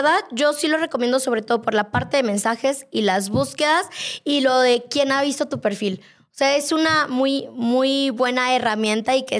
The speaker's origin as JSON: {"language": "Spanish", "region": "Puebla", "country": "Mexico", "said": "si tú eres de Puebla, que yo soy de Puebla"}